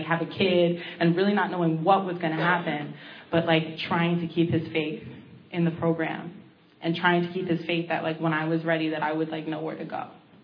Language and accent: English; Manhattan, New York, United States; because I grew up in Manhattan, so I'd be like on the subway coming from Washington Heights